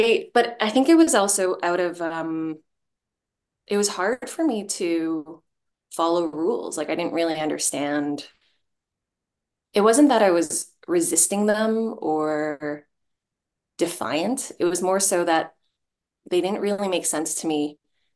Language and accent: English; Hong Kong; born there; I was born in Hong Kong in 1988.